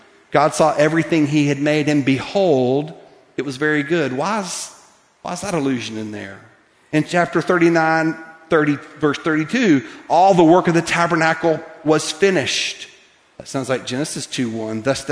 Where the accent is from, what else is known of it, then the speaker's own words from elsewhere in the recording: Lookout Mountain, Tennessee, United States; I grew up on Lookout Mountain on the West Brow, and a lot of times people jumped off of Sunset Rock on their hang gliders